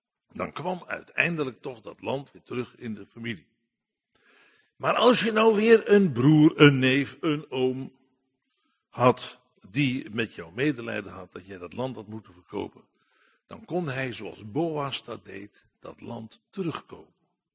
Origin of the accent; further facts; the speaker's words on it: Netherlands; Dat heb je als Hollander, kun je dat makkelijk doen.